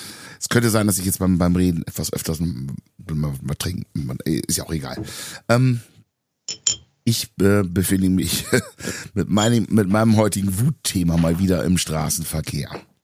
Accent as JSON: {"language": "German", "region": "Bremen", "country": "Germany"}